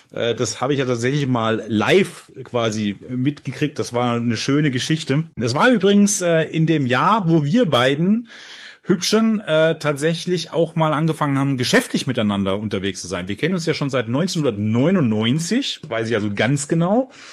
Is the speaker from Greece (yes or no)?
yes; Greece; Ja, muss man halt machen als Grieche, was soll ich tun?